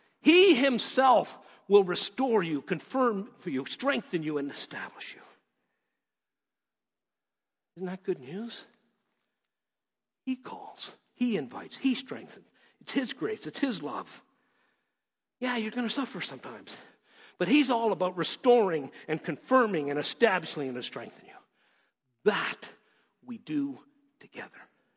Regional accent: Edmonton, Alberta, Canada; When I grew up a kid in Edmonton.

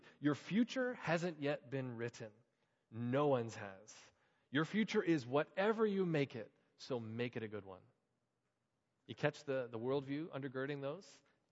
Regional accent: Hamilton, Ontario, Canada; Brittany and I both, growing up in Hamilton, Ontario, it was home.

